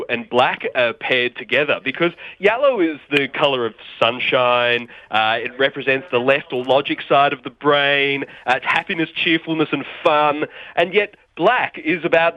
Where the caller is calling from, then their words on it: North Fitzroy, Victoria, Australia; I'm in North Fitzroy this morning.